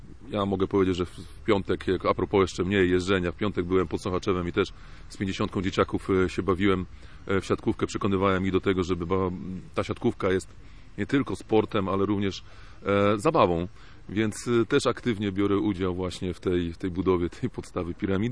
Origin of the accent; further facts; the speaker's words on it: Gorzów Wielkopolski, Lubusz Voivodeship, Poland; Gorzów, moje rodzinne miasto, które wróciło na mapę plus ligi.